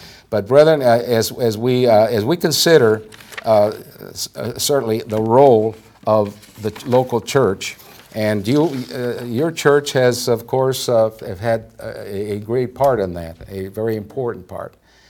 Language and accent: English; Texas, United States; born there; now in Indianapolis, United States; because we're not originally from Indiana. I was born in Texas.